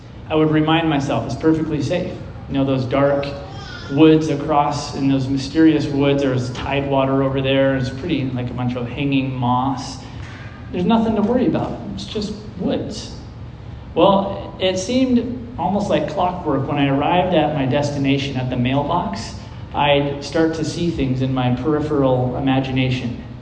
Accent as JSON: {"language": "English", "country": "United States", "said": "Well, probably because I'm an American and I'm busy and I got things going on."}